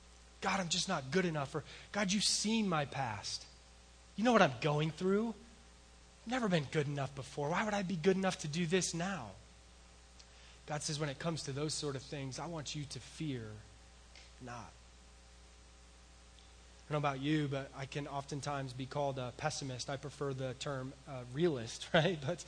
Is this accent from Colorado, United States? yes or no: yes; Colorado, United States; maybe it's because I grew up in Colorado, and so Didn't go to the ocean a whole lot